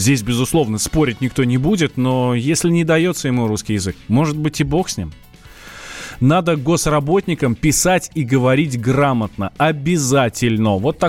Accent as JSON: {"language": "Russian", "region": "Moscow", "country": "Russia", "tie": "born or raised there", "said": "Я русский, вырос в Москве."}